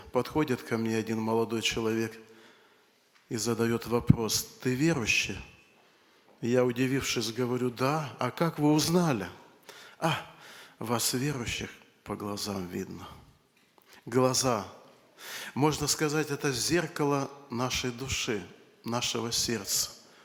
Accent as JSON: {"language": "Russian", "town": "Abakan", "region": "Khakassia", "country": "Russia", "said": "Я говорю: «Нет, я из Абакана»."}